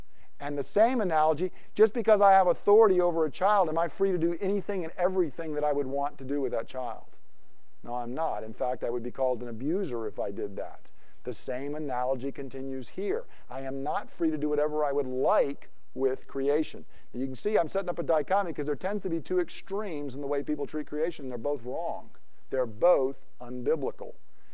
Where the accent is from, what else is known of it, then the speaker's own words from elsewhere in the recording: Georgia, United States; When I was a kid growing up in Georgia, we had a garden that was an acre big.